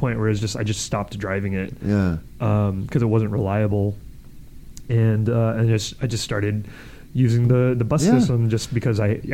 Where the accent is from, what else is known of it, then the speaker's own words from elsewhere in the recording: Texas, United States; now in Los Angeles, United States; When I came out to LA, I drove here. I'm from Texas originally. I drove out here.